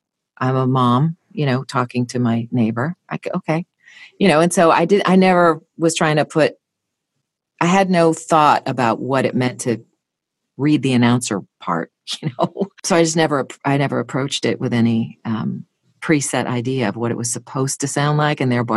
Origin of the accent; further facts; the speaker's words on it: Santa Barbara, California, United States; Where I grew up in Santa Barbara, I was a jingle singer.